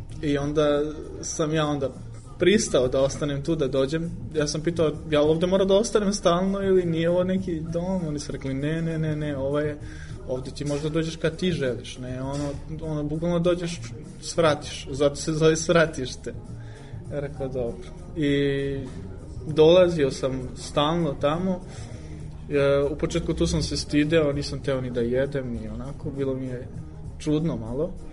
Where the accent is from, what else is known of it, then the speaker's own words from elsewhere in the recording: Belgrade, Serbia; imam 27 godina, dolazim iz Beograda i radim sada trenutno u Stratištu